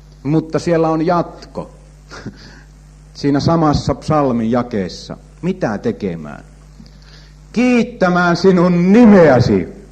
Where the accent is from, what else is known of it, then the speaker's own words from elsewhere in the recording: Kuopio, North Savo, Finland; born there; Minä synnyin Kuopiossa rakennusurakoitsijan perheeseen.